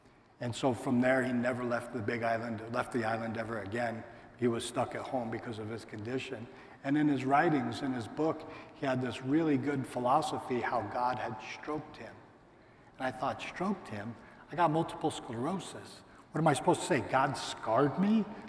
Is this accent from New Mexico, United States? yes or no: yes; New Mexico, United States; I'm from New Mexico, I'm from somewhere else